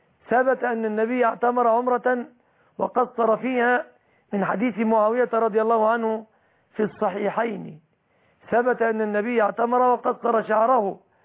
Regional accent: Egypt; عندنا في مصر،

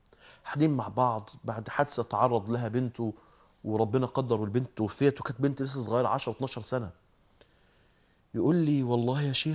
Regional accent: Mansoura, Dakahlia, Egypt; يعني احد العلماء اللي كان بيجي عندنا في المنصورة

